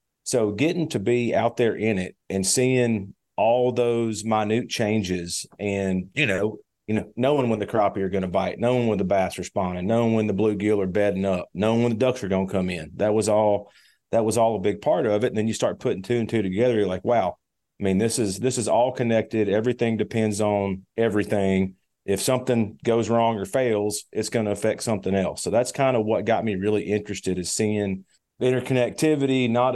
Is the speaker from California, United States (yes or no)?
no; Arkansas, United States; So, you know, I grew up in South Arkansas, a lot of pretty iconic places, the White River National Refuge, the Cache River, Big Woods, Mississippi River, Arkansas River.